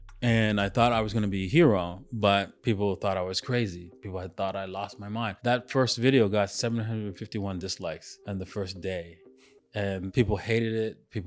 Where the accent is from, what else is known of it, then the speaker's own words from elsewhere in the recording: Canada; also born or lived in Trinidad; now in United Arab Emirates; Actually, I was raised in Canada, but I was born in Trinidad.